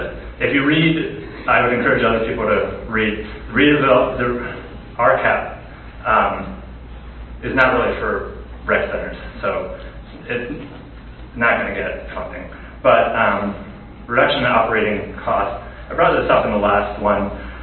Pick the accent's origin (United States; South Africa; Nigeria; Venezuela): United States; Lititz, Pennsylvania; I grew up in Lititz, so I'm not a lifelong Dairy Township resident